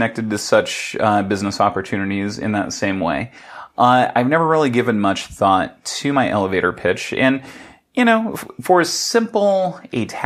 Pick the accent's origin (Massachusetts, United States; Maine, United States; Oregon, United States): Oregon, United States; And this is rain that even an Oregonian can be proud of. And guess what? I'm from Oregon.